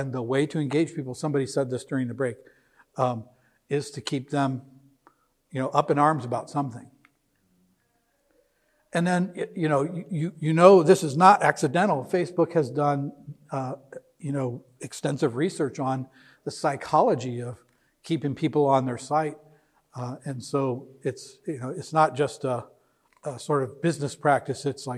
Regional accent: Naperville, Illinois, United States; I'm from Naperville, so it's assuming that I'm interested in stuff about Naperville.

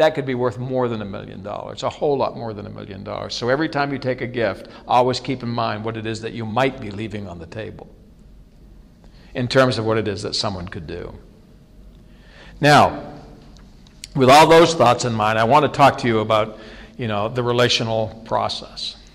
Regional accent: Maine, United States; I grew up in Maine, okay, that's really like far east of the United States.

